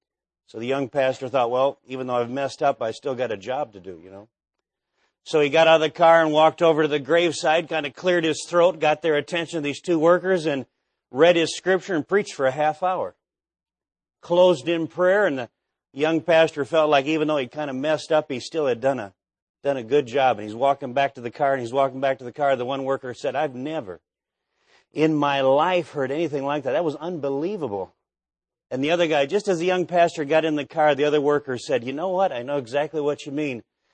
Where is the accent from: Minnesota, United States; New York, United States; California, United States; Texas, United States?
Minnesota, United States; now in Nebraska, United States; but the winters are a lot better than they are in Minnesota, where I grew up